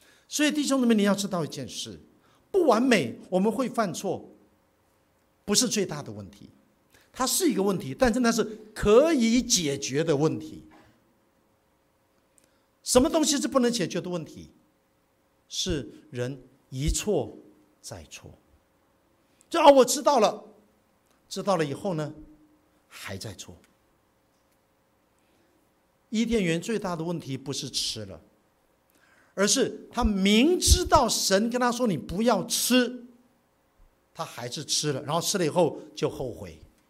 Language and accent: Chinese; Taiwan; 所以我把台湾，我是从台湾来的，我把台湾的安危交在